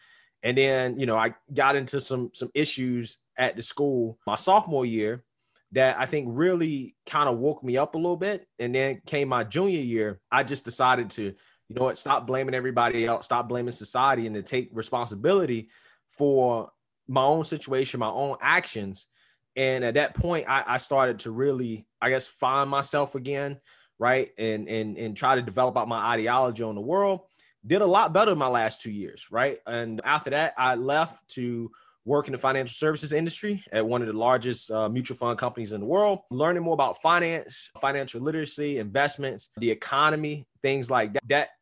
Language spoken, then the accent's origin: English; North Carolina, United States; So growing up, again, I'm from the South, from North Carolina, rural North Carolina, one stoplight town, you know, the Bible Belt, right? So I grew up going to church, right?